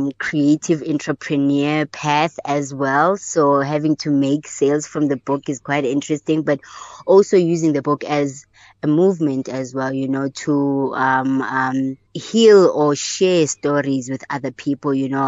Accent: Johannesburg, Gauteng, South Africa; I'm from Joburg and I was in Cape Town at the time.

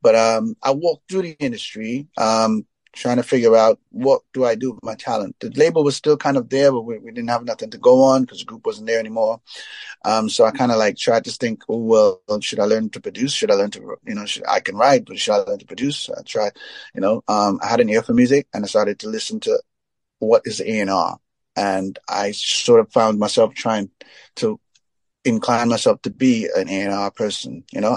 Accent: Trinidad & Tobago; I come from Trinidad.

